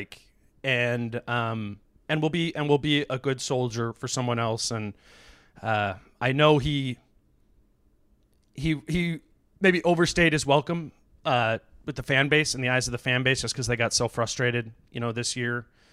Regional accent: Hopkins, Minnesota, United States; I grew up in Hopkins.

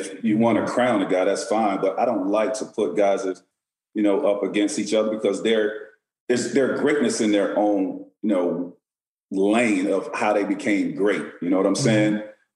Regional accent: Florida, United States; So I grew up in Central Florida, and, you know, with my mom, my grandmother, and then I had an older cousin that got me involved in sports.

